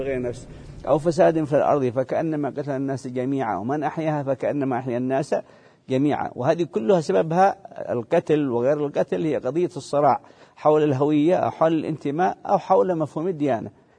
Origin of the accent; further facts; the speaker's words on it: Yemen; أنها وقعت في الفترة التي كان عندنا في اليمن طغيان الشيوعية.